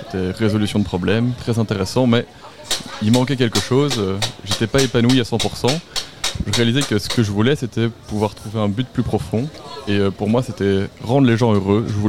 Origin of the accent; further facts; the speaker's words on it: Wallonia, Belgium; Moi je viens du Brabant Wallon